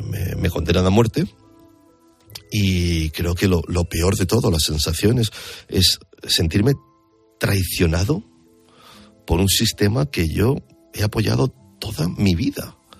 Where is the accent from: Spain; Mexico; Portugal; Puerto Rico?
Spain; Y decía, sí, sí, soy de España.